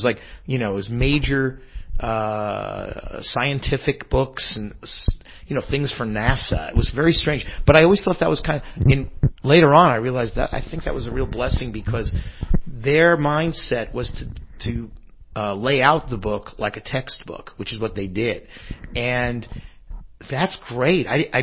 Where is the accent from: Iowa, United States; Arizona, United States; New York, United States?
New York, United States; There's actually a store. I come from New York, and it may still be there.